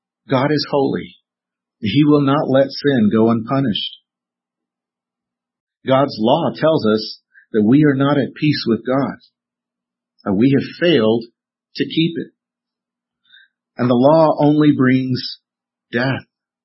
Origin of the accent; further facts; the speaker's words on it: Texas, United States; Growing up in Texas, we would hear these sirens that went off.